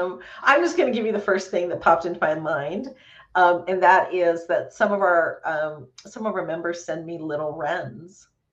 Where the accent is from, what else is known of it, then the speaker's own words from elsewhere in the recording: California, United States; I'm from Southern California, and I gotta say, tacos.